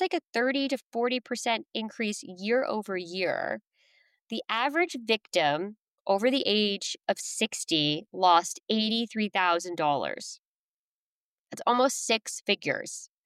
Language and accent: English; Ireland; I'm Irish, so we'll say that's not totally likely.